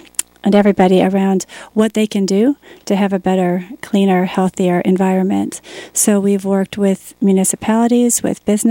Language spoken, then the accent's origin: English; California, United States; now in Fairfield, United States; I live in Fairfield. I'm originally from California.